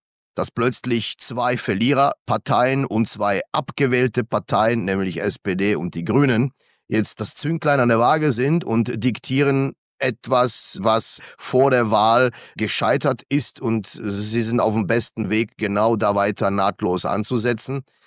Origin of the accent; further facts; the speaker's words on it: Germany; moved away as an adult; now in Switzerland; die Schweiz ist meine Heimat geworden und ich liebe dieses Land. Aber nichtsdestotrotz schlägt auch noch ein deutsches Herz in meiner Brust. Ich bin dort aufgewachsen, ich habe dort studiert